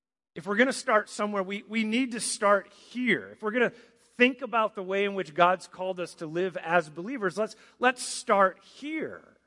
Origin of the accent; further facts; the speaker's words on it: Traverse City, Michigan, United States; born there; I also inherited an American citizenship through them as I was born in Traverse City, Michigan.